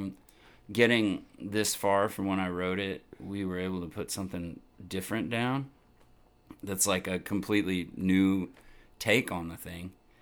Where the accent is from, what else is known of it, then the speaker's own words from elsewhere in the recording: Austin, Texas, United States; Yeah, I'm from Austin. I was born here, I think when I was born in Brackenridge. My folks lived up off Airport.